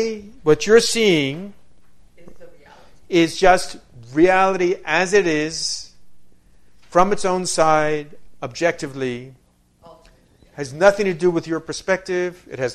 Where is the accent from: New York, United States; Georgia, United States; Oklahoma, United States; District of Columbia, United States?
New York, United States; and I'm from New York, and I'm like walking, you know